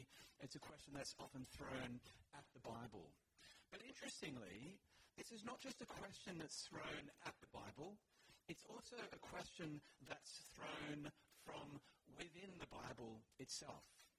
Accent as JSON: {"language": "English", "country": "Australia", "said": "as an Australian, I think this is the sixth loss in a row that Australia has experienced playing England in the rugby."}